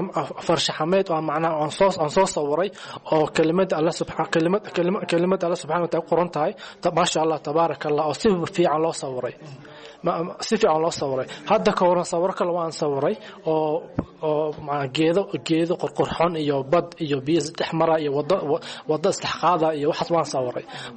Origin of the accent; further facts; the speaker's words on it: Scotland, United Kingdom; Hani waxaan ka imid Fife District